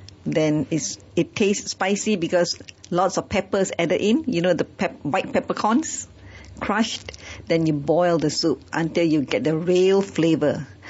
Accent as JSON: {"language": "English", "region": "Penang", "country": "Malaysia", "said": "Because I come from Penang, so I love, spicy food."}